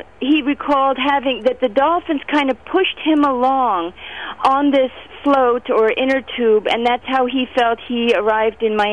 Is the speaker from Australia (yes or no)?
no; Bonaire, Caribbean Netherlands; I grew up on Bonaire in the Netherlands Antilles